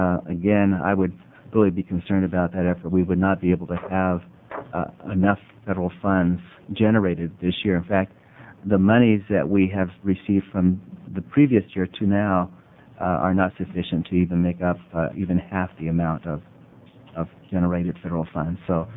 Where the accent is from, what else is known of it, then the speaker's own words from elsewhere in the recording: California, United States; moved away as an adult; In 1969, I came up to the state of Oregon. I was from California, a student attending a small private school.